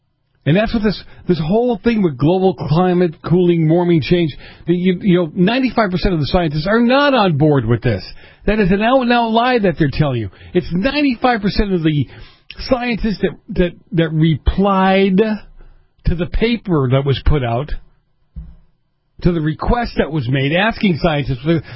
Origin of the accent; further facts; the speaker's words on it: Boston, Massachusetts, United States; Look, I grew up in Boston, and many of you know.